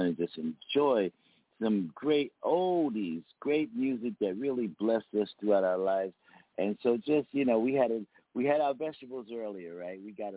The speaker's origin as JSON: {"language": "English", "town": "Philadelphia", "region": "Pennsylvania", "country": "United States", "tie": "born or raised there", "said": "From my hometown, from the city of brotherly love."}